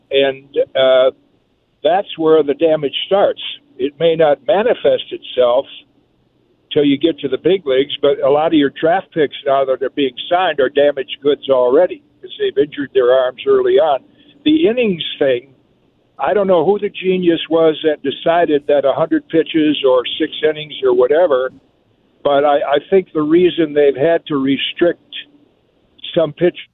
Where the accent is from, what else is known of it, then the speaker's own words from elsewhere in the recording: Michigan, United States; So as a kid growing up in Michigan, on a Sunday afternoon, I could listen to eight games.